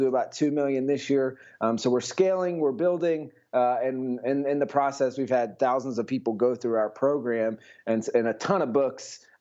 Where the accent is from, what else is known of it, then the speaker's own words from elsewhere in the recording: South Carolina, United States; now in San Francisco, United States; I'm from South Carolina originally. I live in San Francisco now.